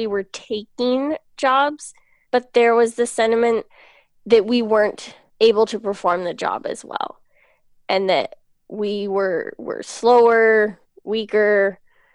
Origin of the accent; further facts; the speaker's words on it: Pacific Northwest, United States; And I grew up in the Pacific Northwest, hiking a lot in Olympic National Park and Mount Rainier and the North Cascades.